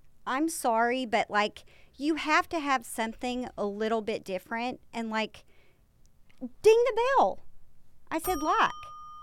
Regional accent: Texas, United States; There were no Starbucks in my hometown, okay? We, like, had nothing. So when we would drive to Dallas, we would stop by Starbucks

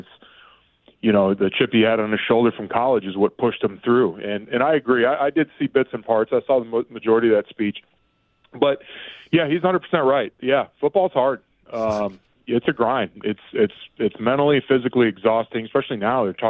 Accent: Florida, United States; growing up in South Florida, like, I mean, you played anything in the streets or on the city park

